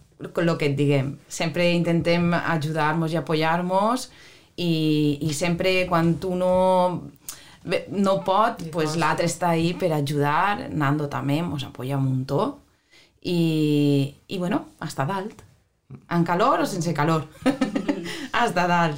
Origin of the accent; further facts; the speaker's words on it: Xaló, Valencian Community, Spain; jo soc de Xaló